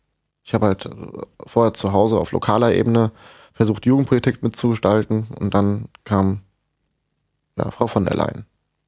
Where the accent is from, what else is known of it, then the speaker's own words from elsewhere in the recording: Hesse, Germany; Dann habe ich im Rhein-Main-Gebiet, wo ich herkomme, eine Banklehre gemacht zum Bank- und Sparkassenkaufmann.